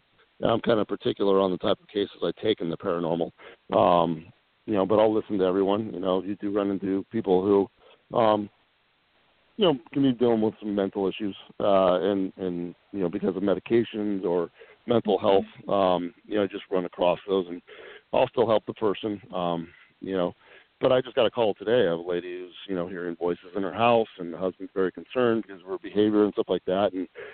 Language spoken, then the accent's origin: English; Alaska, United States; during our time in Alaska, which I grew up in Alaska, and I can tell you stories from when I was younger and stuff and things like that.